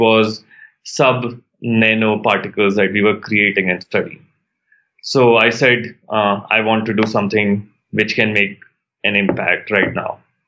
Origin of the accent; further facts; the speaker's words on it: India; English is a second language; moved away as an adult; now in United States; India. I grew up in India. I did my undergrad from India. I came to US to do a PhD in chemistry/nanotechnology.